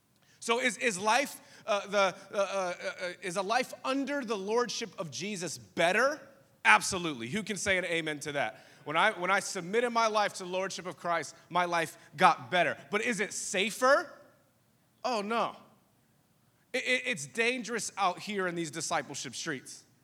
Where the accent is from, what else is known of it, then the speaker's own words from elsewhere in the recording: Norfolk, Virginia, United States; I'm from Norfolk, Virginia. I'm not scared, okay, of roller coasters.